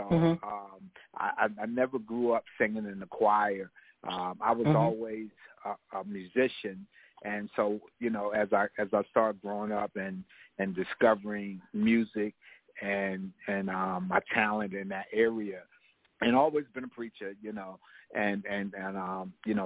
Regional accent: New Jersey, United States; also born or lived in Washington, D.C.; now in North Carolina, United States; I was born in Washington, D.C., and ended up raised in New Jersey, and now an adopted son of North Carolina.

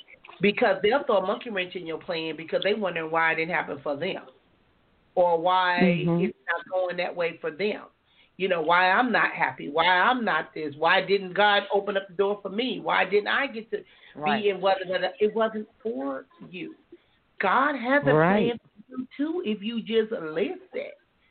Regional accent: Compton, California, United States; I used to say, even growing up in Compton, people would leave the ghetto

